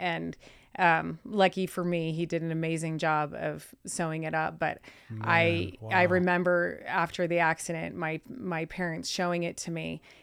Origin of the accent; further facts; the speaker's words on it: Page, Arizona, United States; So, yeah, I grew up in Lake Powell, Arizona, specifically Page, Arizona, super small town.